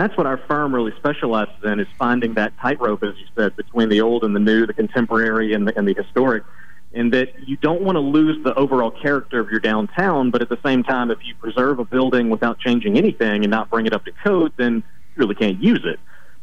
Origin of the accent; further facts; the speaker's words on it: Mobile, Alabama, United States; I mean, this is my hometown, and this is a field that I've been interested in since, you know, interning with John Sledge when I was in high school, and it's really special for me to be back in Mobile